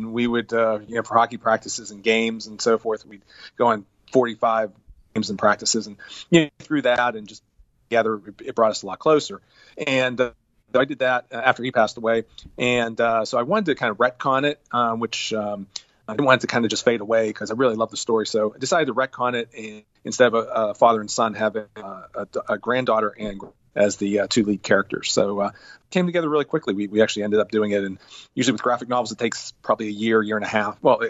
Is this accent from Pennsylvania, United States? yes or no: yes; Forest Hills, Pennsylvania, United States; I grew up in Forest Hills, east of the city, and now I'm in Township, so I'm the other way.